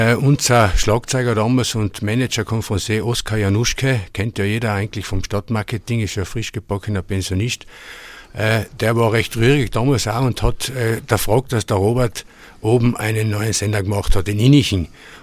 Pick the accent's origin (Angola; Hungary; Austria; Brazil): Austria; Lienz, Tyrol; born there; Ja, also ich persönlich bin in Lienz geboren. Meine Eltern seien an sich zugerast, wenn man so sagen darf. Mein Vater ist aus dem Grödental abstammungsmäßig.